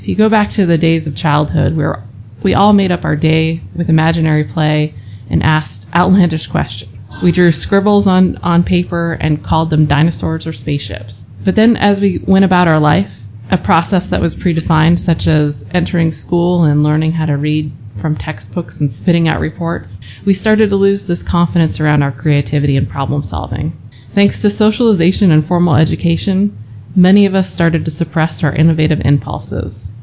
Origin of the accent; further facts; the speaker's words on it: Seattle, Washington, United States; also born or lived in France; A little bit of background. I grew up in Seattle, learned to speak French when I actually moved to France, and just recently made a transition back to the States.